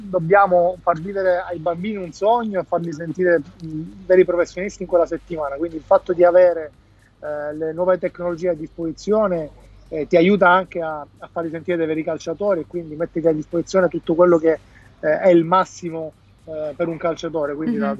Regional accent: Palermo, Sicily, Italy; io da palermitano non lo so, nonostante c'ho la famiglia e gli amici qua

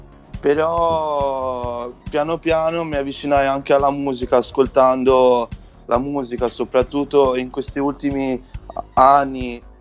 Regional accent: Albania; Italian is a second language; now in Italy; Sì, io sono albanese.

